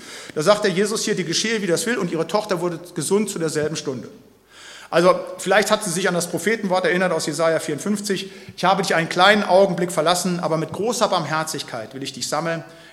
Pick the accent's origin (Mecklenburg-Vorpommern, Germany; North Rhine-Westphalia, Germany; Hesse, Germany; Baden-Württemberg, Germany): North Rhine-Westphalia, Germany; Da, wo ich herkomme, Siegerland, hatten sie auch noch